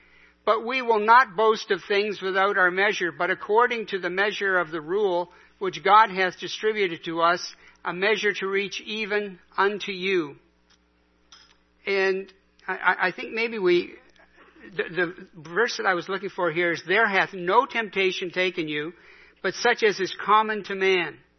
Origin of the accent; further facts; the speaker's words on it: Canada; I'm a Canadian. That's what you say. I'm fine.